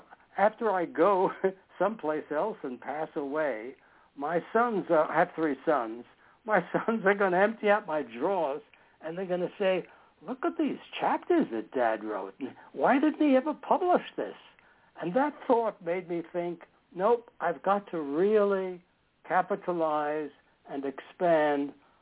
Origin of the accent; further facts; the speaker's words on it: New York, United States; I grew up in New York, so I knew who he was